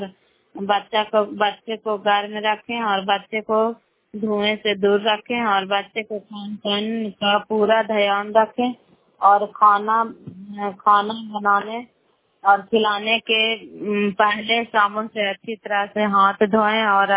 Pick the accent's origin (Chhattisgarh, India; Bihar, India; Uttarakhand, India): Bihar, India; नालंदा जिला पराय ब्लॉक का निवासी हूँ।